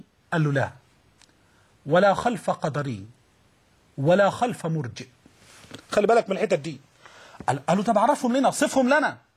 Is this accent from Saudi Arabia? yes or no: no; Egypt; الرواية المحفوظة عندنا كمصريين